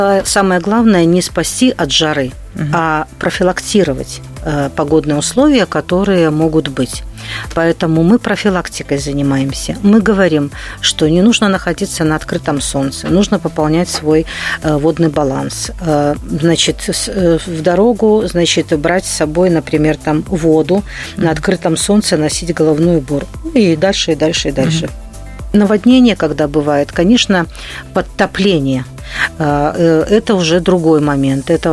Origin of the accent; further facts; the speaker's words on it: Belarus; чтобы мы, белорусы, прирастали, нас становилось больше